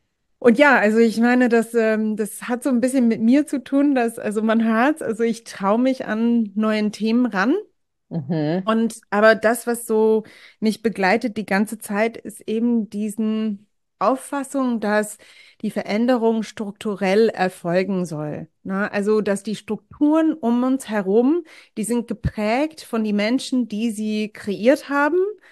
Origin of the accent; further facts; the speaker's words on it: New Jersey, United States; German is a second language; also born or lived in New Hampshire; ich komme aus der Ostküste den USA. Also geboren bin ich in New Jersey und ich bin so aufgewachsen, so da und aber auch zwischen dort und New Hampshire.